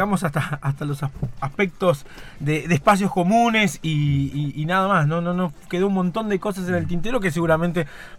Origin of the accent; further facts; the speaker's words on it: Neuquén, Argentina; also born or lived in La Plata; estudié en la ciudad de La Plata, soy neuquino, nacido en Neuquén.